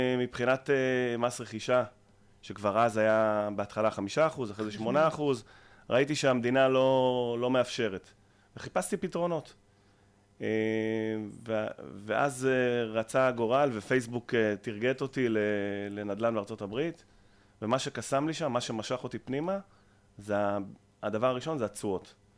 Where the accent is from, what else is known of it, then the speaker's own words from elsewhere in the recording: Northern District, Israel; גדלתי בקיבוץ בצפון, ועבדתי 12 שנה בהייטק.